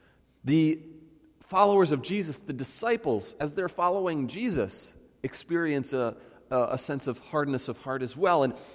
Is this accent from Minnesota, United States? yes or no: yes; Minnesota, United States; Now, little did she know that I'm from Minnesota, and we've got lots of ice in Minnesota